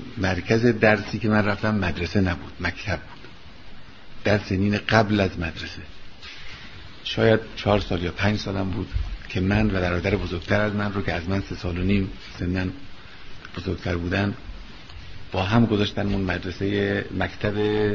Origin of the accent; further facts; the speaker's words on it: Tabriz, East Azerbaijan, Iran; البته پدرم ترک زبان بود، ما اصلا تبریزی هستیم، یعنی پدرم اهل تبریز و خامنه است. مادرم فارس زبان بود و ما هم با زبان فارسی هم با زبان ترکی از بچگی به این ترتیب آشنا شدیم.